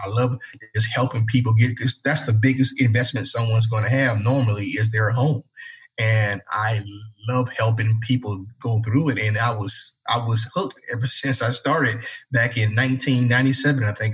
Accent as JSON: {"language": "English", "town": "Savannah", "region": "Georgia", "country": "United States", "tie": "born or raised there", "said": "I'm from Savannah, Georgia. I grew up in a little small part of Savannah, Georgia called Coffee Bluff."}